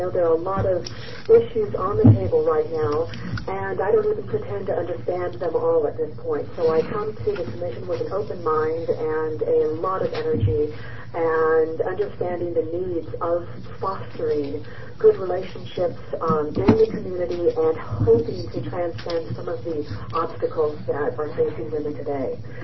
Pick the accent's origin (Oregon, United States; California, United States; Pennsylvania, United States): Oregon, United States; Portland; Madam Chair, members of the committee … I'm from Portland.